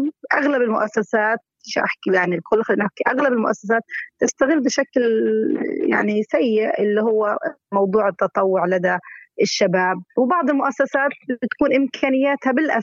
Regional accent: Gaza, Gaza Strip, Palestine; صراحة للأسف الشديد عندنا بغزة لا

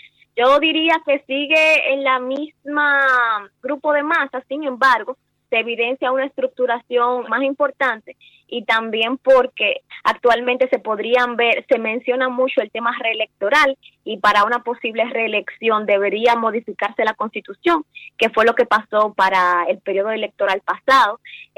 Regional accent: Dominican Republic; nosotros como República Dominicana.

